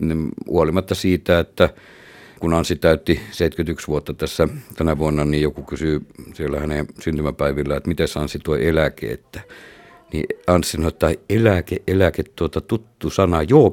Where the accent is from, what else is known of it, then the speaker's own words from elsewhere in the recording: Kemi, Lapland, Finland; siihen aikaan mun lapsuus Kemissä oli elokuvateattereita